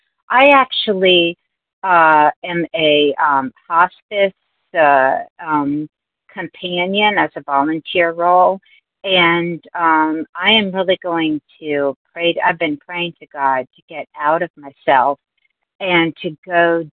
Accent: Virginia, United States; I'm from Virginia

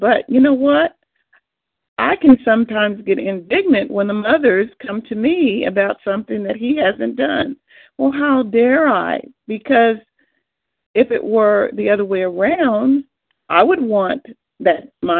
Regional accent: Oklahoma, United States; I'm recovered compulsive from Oklahoma.

